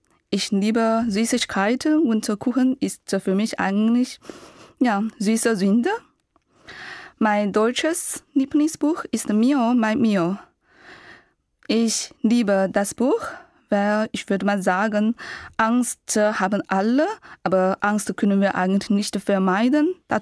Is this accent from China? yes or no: yes; China; German is a second language; Ich komme aus China. Ich bin im Jahr 1980 geboren.